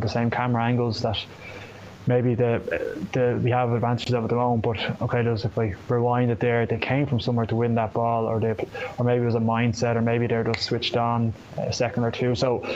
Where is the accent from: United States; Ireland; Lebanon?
Ireland; Glasnevin, Leinster; one of the ways I'm very lucky is that I grew up in Glasnevin